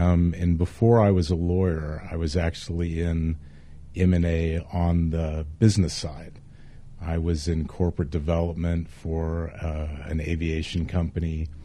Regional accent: Houston, Texas, United States; But I'm a Texan. I'm from Houston.

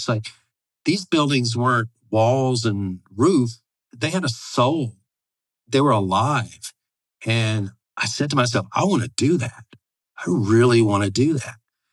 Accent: Mississippi, United States; See, I grew up in South Mississippi, and so Southern gospel is pretty... That genre is kind of ground zero for where I was.

